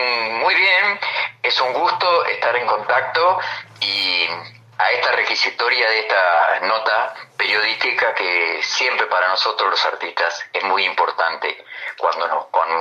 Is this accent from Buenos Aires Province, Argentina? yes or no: yes; Las Marianas, Buenos Aires Province, Argentina; born there; Yo nací en un pueblito que se llama Las Marianas, que adoptó el nombre de la estación del ferrocarril porque primitivamente el pueblo se llamaba Esteban Díaz.